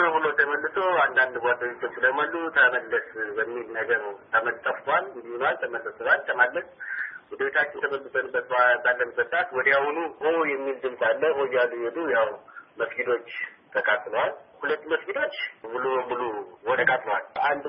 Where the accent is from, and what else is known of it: Mota, Amhara, Ethiopia; born or raised there